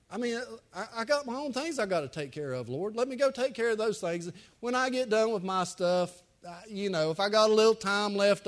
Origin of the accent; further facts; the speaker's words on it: North Carolina, United States; now in Buncombe County, United States; y'all know I come from Haywood County, and I live in Buncombe County, and I've always had this big debate about where I grew up.